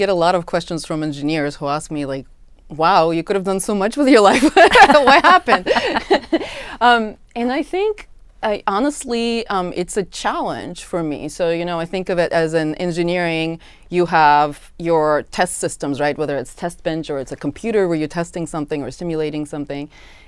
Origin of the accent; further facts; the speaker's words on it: Moscow, Russia; now in United States; So I grew up in Moscow, Russia, back before the Soviet Union broke apart.